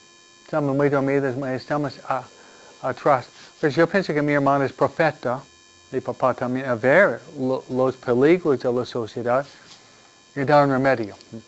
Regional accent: Mexico; Yo soy mexicana y para nosotros la Virgen María, la Virgen Guadalupe es esencial.

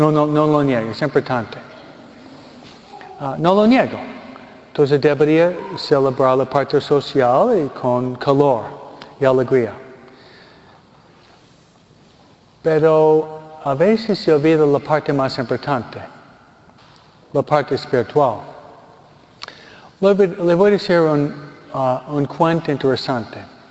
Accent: New York, United States; un obispo que viene de Nueva York, de donde vengo yo

